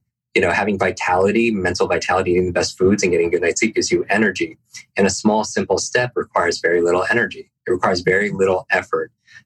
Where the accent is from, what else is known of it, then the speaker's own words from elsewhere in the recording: Northeast, United States; And I grew up in the Northeast. I hate the cold so much, I can't even tell you.